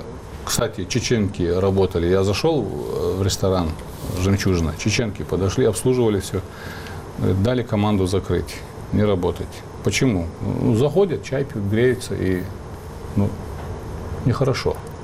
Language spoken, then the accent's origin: Russian; Ingushetia, Russia